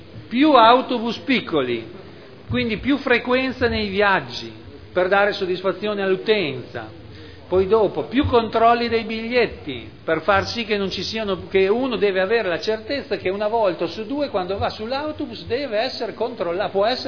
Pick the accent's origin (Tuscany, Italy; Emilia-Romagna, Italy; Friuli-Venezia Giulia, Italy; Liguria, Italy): Emilia-Romagna, Italy; Modena; Io sono di Modena, ho la fortuna di andare sempre in bicicletta